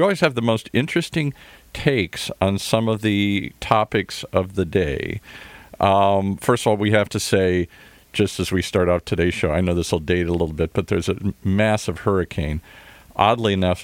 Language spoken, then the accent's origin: English; Midwest, United States; also born or lived in Michigan / Minnesota; I grew up in the Midwest and Michigan and Minnesota and places like that.